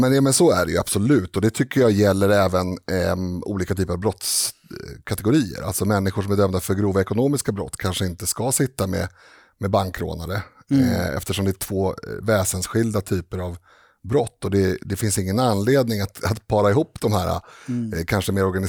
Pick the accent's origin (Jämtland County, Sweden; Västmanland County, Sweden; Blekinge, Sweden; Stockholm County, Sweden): Stockholm County, Sweden; Stockholm; jag är ju uppväxt på Södermalm i Stockholm, som ju är också coolt idag.